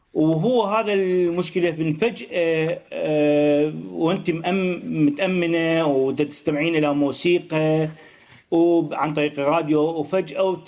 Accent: Iraq; moved away; نعم أنا جيت من العراق

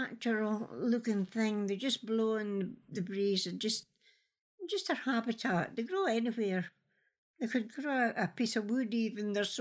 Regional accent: Hollybush, Scotland, United Kingdom; also born or lived in Strathaven; I was born in Strathaven in Lanarkshire. Uh-huh. And I grew up at Hollybush in Ayrshire.

